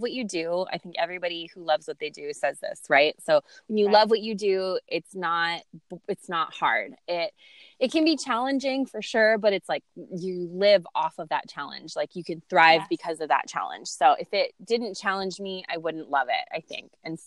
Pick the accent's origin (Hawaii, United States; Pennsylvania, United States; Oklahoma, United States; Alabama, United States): Hawaii, United States; Lanai; also born or lived in Los Angeles; I was born in California. I moved from LA, which is like big bustling city, to a tiny little island called Lanai or Lanai